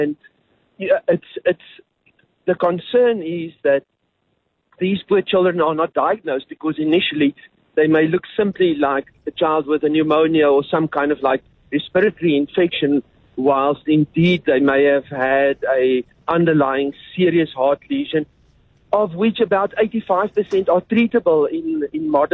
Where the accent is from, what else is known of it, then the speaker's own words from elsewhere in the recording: Free State, South Africa; I mean, I'm from the Free State, I'm Dumfantine